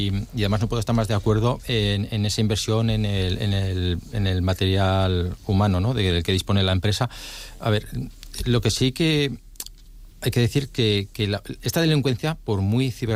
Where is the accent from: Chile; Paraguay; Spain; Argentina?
Spain; A nosotros que somos españoles pensamos que somos el país de la picaresca